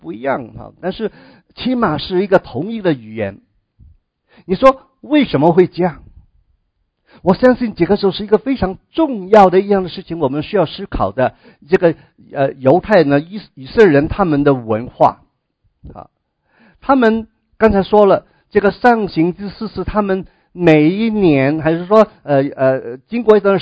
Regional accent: China; now in United States; 我们中国人也分散到世界各地，对不对那想一想，当我们来到美国我们的下一代，好像是我的女儿第二代在美国长大

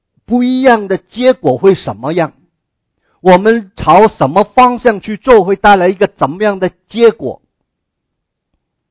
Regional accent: China; 亚伯罕离开本地本族富家，他并不是一个像我们中国人这些的早期的移民啊

